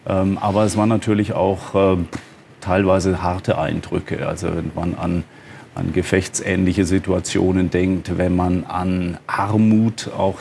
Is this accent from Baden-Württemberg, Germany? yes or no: yes; Freiburg, Baden-Württemberg, Germany; born there; komme zwar auch aus dem Ländle, bin gebürtiger Freiburger